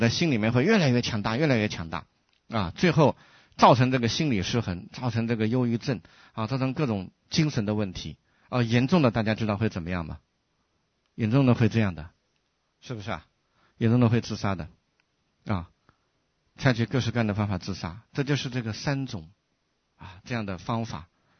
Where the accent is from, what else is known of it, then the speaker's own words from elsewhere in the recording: China; 我们中国人常说的人生一世，草木一秋